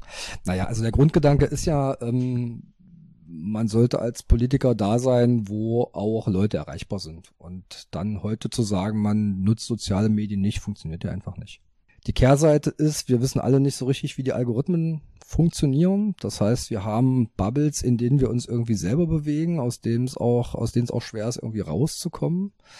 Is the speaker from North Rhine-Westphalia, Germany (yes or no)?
no; Magdeburg, Saxony-Anhalt, Germany; So als Magdeburger Kind